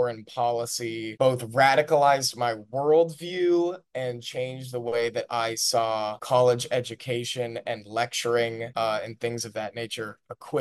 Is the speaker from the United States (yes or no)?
yes; Half Moon Bay, California, United States; I grew up in Half Moon Bay in California, which is about a 35, 40-minute drive to San Francisco.